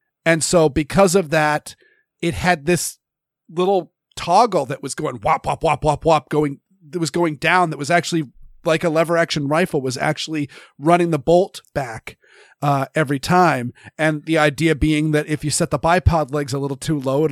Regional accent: Maine, United States; Because, yes, I'm from Maine, so yes, I am a bit French-Canadian.

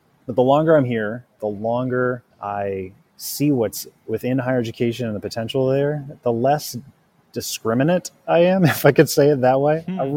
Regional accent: Indiana, United States; I'm a Hoosier. So I was born in the Midwest or the Heartland, if that suits you better, and spent my whole childhood there. So lived in the same town and surrounded by corn and bean fields in Indiana.

